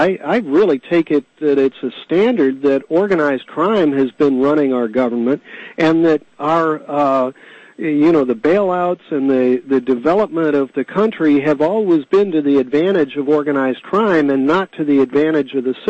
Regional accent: St. Louis, Missouri, United States; when I was brought up in St. Louis, we had driver's ed in our high school.

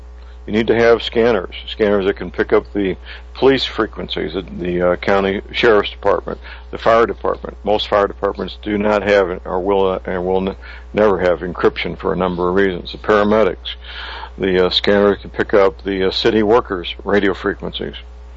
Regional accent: St. Louis, Missouri, United States; from the recent unpleasantness in Ferguson, Missouri, a working-class suburb of St. Louis, Missouri, my hometown.

